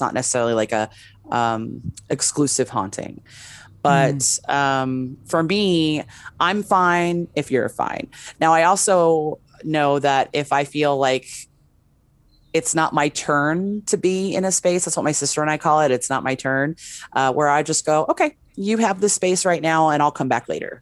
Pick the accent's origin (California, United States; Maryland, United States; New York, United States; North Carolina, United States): California, United States; West Hollywood; now in Las Vegas, United States; I mean, I know that in Hollywood, because I'm originally from West Hollywood, I know that we have that Hollywood ghost.